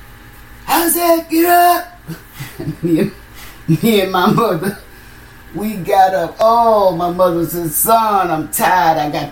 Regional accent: Baton Rouge, Louisiana, United States; also born or lived in New Orleans / Columbia, Mississippi; I was born in New Orleans in the Charity Hospital. Okay. In 1948, June 26. I was raised in Scotlandville, Baton Rouge, Louisiana. Part of my life as a young child, I was raised in Columbia, Mississippi.

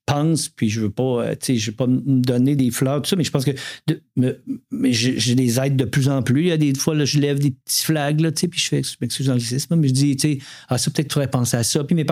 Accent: Quebec City, Quebec, Canada; now in Montreal, Canada; je suis parti à Montréal, je viens de Québec, moi, fait que je suis parti à Montréal, j'ai fait ma vie

